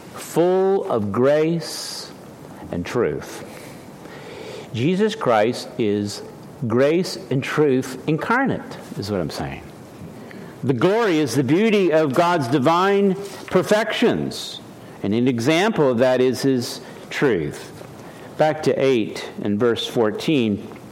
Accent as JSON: {"language": "English", "town": "Washington", "region": "District of Columbia", "country": "United States", "tie": "born there", "said": "I was told that I was born in Sibley Hospital in Washington, D.C., and shortly thereafter, they tore it down."}